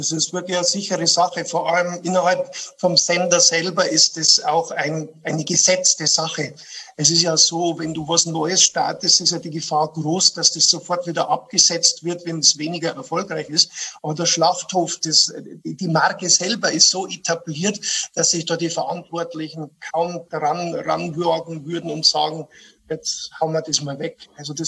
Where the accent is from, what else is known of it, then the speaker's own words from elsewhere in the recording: Bavaria, Germany; das Paradevorbild, das man als bayerischer Kabarettist natürlich hat, das ist Gerhard Polt.